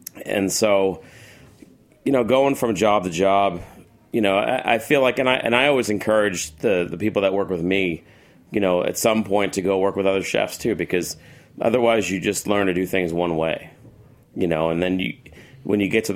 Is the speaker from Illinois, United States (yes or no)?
no; Paramus, New Jersey, United States; I'm from Jersey. I grew up in Paramus.